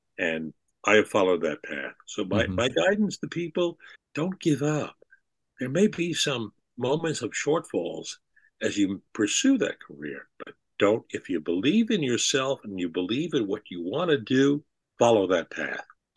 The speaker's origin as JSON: {"language": "English", "region": "New York", "country": "United States", "tie": "born or raised there", "said": "because I'm still doing what I wanted to do when I was a kid growing up in the Bronx."}